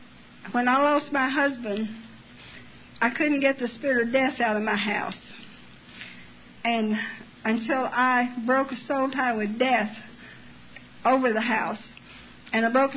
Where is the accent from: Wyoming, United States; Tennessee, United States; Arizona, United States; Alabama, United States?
Tennessee, United States; Corn, moonshine. I'm from Tennessee, I don't know.